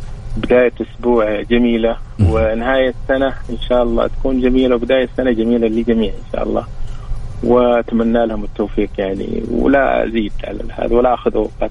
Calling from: Mecca, Makkah Province, Saudi Arabia

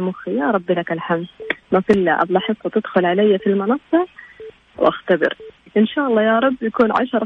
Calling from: Jeddah, Makkah Province, Saudi Arabia

